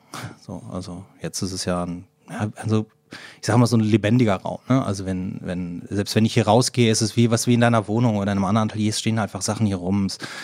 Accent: Cologne, North Rhine-Westphalia, Germany; born there; now in Hamburg, Germany; ich bin kein Hamburger, ich bin gebürtiger Kölner, aber ich bin jetzt seit 98, lebe ich mit meiner Familie hier in Hamburg.

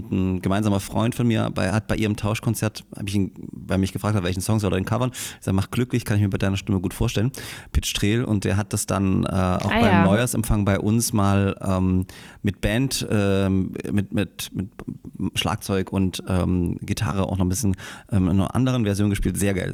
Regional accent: Saxony, Germany; Naja, ich bin in Gage, in Groß-Rörsdorf, zur Schule gegangen, Ohorn, dann sind meine Eltern dahingezogen, dann später nach Bischheim-Gersdorf noch. Also das ist voll die Oberlausitz-Connection.

